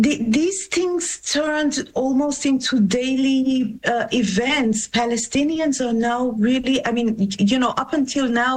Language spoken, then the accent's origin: English; Tehran, Tehran Province, Iran; first language Persian; English is a second language; from my homeland, from my hometown, Tehran, the city where I was born and grew up in. The cries of people were in Farsi this time